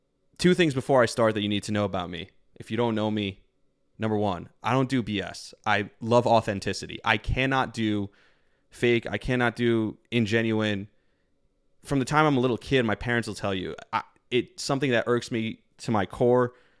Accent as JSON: {"language": "English", "town": "Passaic", "region": "New Jersey", "country": "United States", "said": "I'm from Bergen County, from Passaic originally, New Jersey. Grew up in an Orthodox Jewish family."}